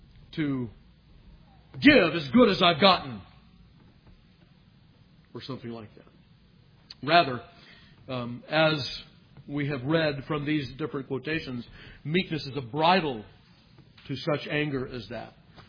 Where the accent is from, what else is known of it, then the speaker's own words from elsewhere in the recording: Los Angeles, California, United States; Of course, I grew up in Los Angeles.